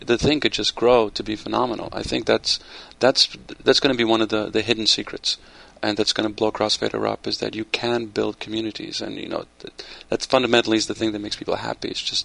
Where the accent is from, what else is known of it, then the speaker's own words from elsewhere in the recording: Poland; English is a second language; now in United States; I'm an immigrant. I grew up in Poland, and I was really turned on to different music from different parts of the world. I come to the States.